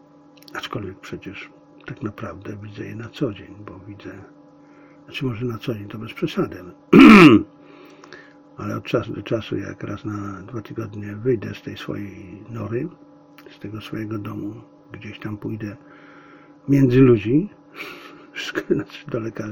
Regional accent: China; Ale ja będę mówił, ponieważ ja jestem Chińczykiem. To jest mój kraj. Mój kraj. Mój ukochany kraj.

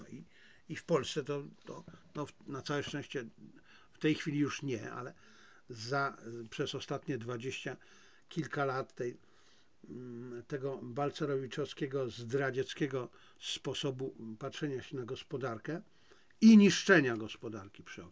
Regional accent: Silesian Voivodeship, Poland; born there; ja się urodziłem na Śląsku, więc wiem, że niektóre chodniki górnicze mogły być nieeksploatowane

